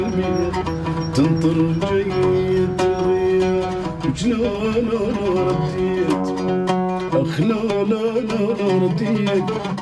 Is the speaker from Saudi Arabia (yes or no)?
no; Iraq; استغلال الإيقاعات الموجودة عندنا بالعراق